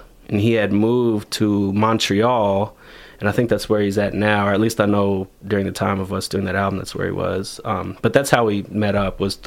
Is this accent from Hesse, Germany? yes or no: yes; Frankfurt, Hesse, Germany; So she decided to move back to Frankfurt because that's where she was. We're both from Frankfurt, to be around family